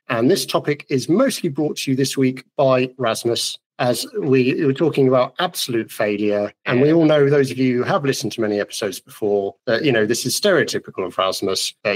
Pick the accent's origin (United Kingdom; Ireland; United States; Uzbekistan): United Kingdom; England; I am a woodturner from England.